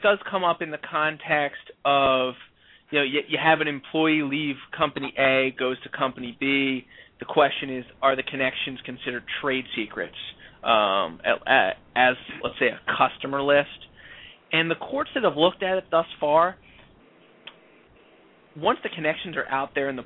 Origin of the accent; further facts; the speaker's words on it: Philadelphia, Pennsylvania, United States; born there; Long story short, I was born in Philadelphia.